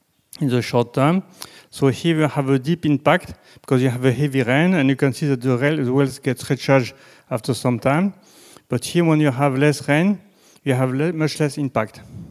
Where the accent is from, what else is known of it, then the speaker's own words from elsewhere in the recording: France; accent: French; English is a second language; So you can follow my English, my French accent, yes?